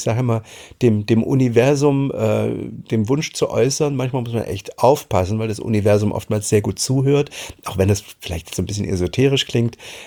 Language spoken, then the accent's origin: German; Germany; Ich bin damals in der DDR groß geworden